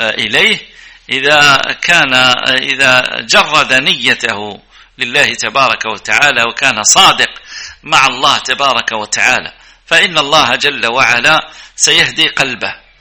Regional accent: Libya; أن يحفظ بلدنا ليبيا

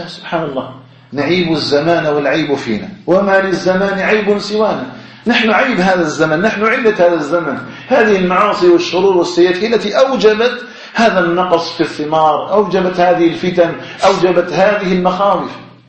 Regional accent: Algeria; اللهم اجعل بلدنا الجزائر آمنا مطمئنا وسائر بلاد

